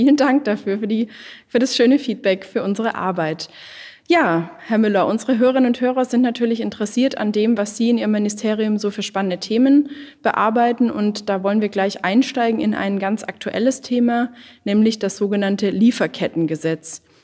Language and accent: German; Lake Constance area, Germany; Sein Wahlkreis liegt ungefähr da, wo ich herkomme, nämlich am Bodensee.